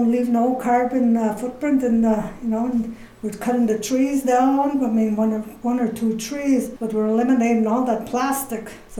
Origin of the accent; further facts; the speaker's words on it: Kitigan-Zibi, Quebec, Canada; Been born and raised in Kitigan-Zibi. I raised my kids here.